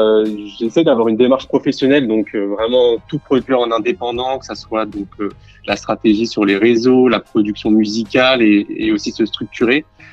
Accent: Paris, Île-de-France, France; Exactement, je suis de Paris et pour l'instant, c'est encore naissant.

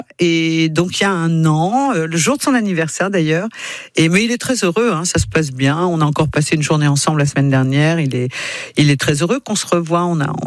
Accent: France; Je lui ai dit, oui, je suis française.

